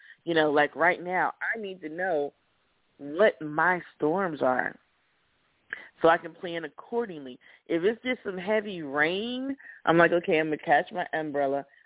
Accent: Miami, Florida, United States; I can tell you, I was raised in Miami, Florida.

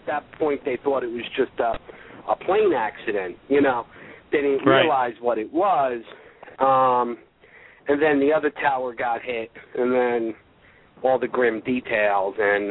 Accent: New York, United States; Yeah, we're both from the New York area

